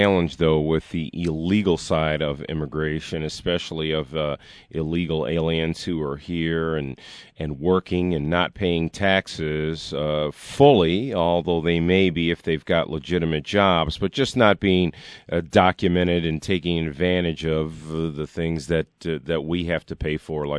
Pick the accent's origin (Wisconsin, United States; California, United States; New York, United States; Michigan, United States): Michigan, United States; Mount Clemens; I knew growing up around Mount Clemens, there were a lot of immigrants there, and they're all over the state of Michigan